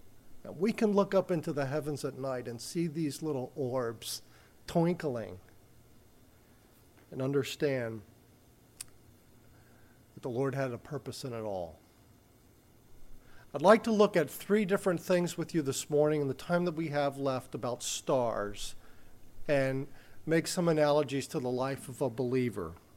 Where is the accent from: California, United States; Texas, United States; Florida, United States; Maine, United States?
Florida, United States; Miami; I grew up in Miami, Florida, and in Miami, Florida at night, the street lights are very bright